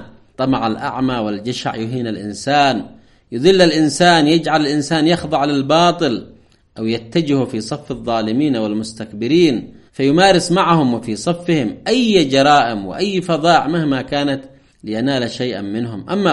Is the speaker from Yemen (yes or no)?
yes; Yemen; هؤلاء نفتخر بهم كيمنيين، ويجب أيضا أن نقتدي بهم.